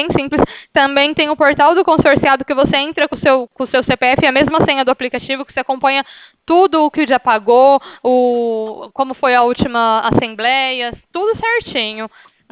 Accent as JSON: {"language": "Portuguese", "town": "Ribeirão Preto", "region": "São Paulo", "country": "Brazil", "said": "Eu sou de Ribeirão, estou aqui na Presidente Vargas."}